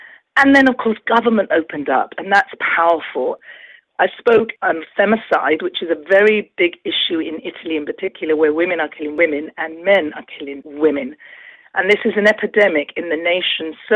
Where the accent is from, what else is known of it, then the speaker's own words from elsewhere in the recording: London, United Kingdom; I was born and raised in London, and so I'm a Londoner. I lived in London most of all my life, really, of Indian origin. So my parents are from the northwest of India. They're Punjabis.